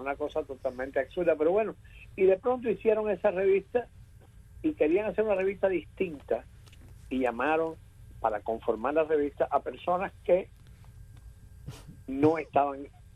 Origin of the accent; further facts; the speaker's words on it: Santa Clara, Villa Clara, Cuba; born there; Cuando yo nací en Santa Clara, fui para La Habana muy temprano